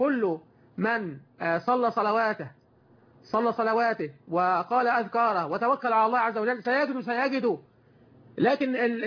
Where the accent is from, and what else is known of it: Egypt